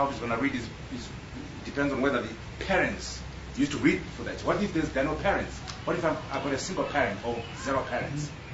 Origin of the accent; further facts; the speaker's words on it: Zimbabwe; from Zimbabwe.